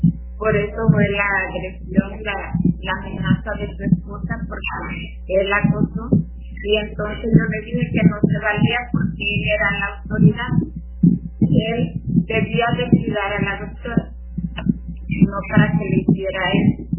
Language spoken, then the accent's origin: Spanish; Coladero, Mexico; fui candidata a la agencia de policía de mi pueblo, que se llama Coladero. Es una agencia del municipio de Santiago Nacional, como con 1.755 habitantes.